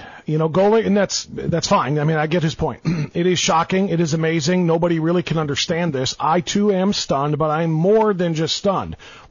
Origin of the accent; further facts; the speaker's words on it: Cleveland, Ohio, United States; I want to one day be able to wear a championship shirt for my hometown city of Cleveland.